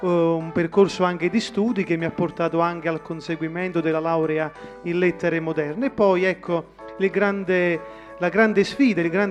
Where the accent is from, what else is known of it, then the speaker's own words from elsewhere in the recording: Campagna, Campania, Italy; sono originario di Campagna, ma da qualche anno abito e faccio anche servizio pastorale nella parrocchia di Oliveto Citra.